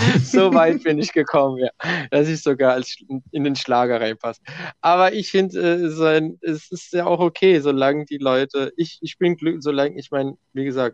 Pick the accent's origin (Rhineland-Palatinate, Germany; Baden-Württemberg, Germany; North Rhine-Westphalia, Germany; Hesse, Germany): Baden-Württemberg, Germany; Mannheim; ich bin nicht gebürtiger Italiener, aber wir sind hier so aufgewachsen, als wären wir in Italien gewesen. Also ich bin hier in Deutschland, in Mannheim geboren tatsächli